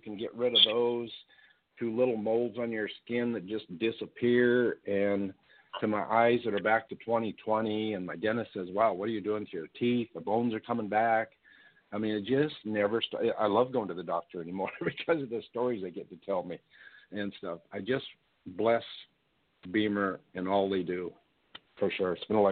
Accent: Montana, United States; And being an outdoorsman born and raised in Montana, I just couldn't accept that.

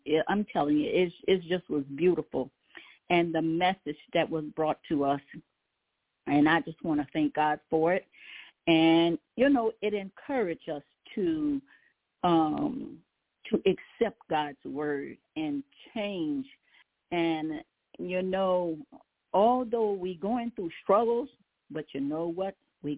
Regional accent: Louisiana, United States; and I'm from Louisiana, and then we went to Alexandria.

